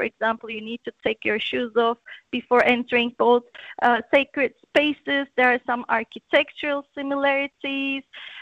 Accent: Turkey; now in Wellington, New Zealand; I'm originally from Turkey.

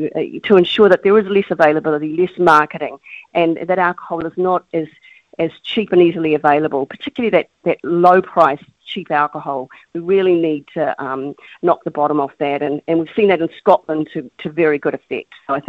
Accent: New Zealand; certainly the environment that I grew up in Aotearoa, we didn't have the marketing.

